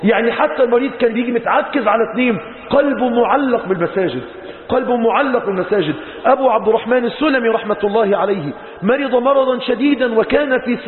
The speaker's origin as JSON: {"language": "Arabic", "country": "Egypt", "said": "احنا عندنا في مصر هنا احنا طبعا اللي اتجوز مع رخصة 7 أيام انه ما يخرجش من البيت اصلا."}